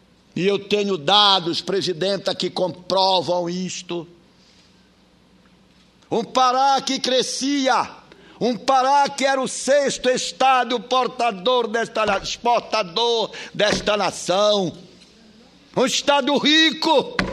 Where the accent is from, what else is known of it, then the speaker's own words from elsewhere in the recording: Pará, Brazil; defender os interesses da minha terra, do meu querido estado do Pará